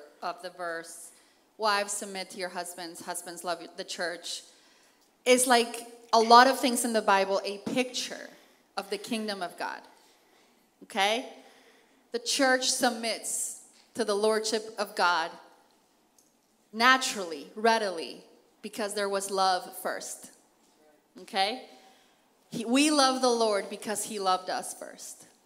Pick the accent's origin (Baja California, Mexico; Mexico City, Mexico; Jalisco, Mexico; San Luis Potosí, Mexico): Mexico City, Mexico; I'm from Mexico City. I've traveled with my parents all over the world. After high school, I was sent to Europe. I studied French.